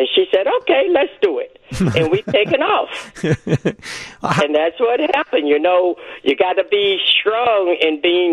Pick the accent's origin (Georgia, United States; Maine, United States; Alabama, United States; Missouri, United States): Alabama, United States; now in Chicago, United States; I just say, oh, it's time to make a move. And I left, and I came to Chicago.